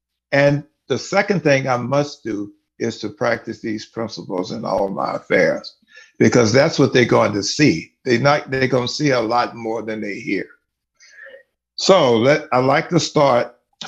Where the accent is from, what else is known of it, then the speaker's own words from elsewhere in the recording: Galveston, Texas, United States; And I grew up in the oldest city in the state of Texas. I grew up in Galveston, Texas. During those days, I grew up in the days before there was desegregation.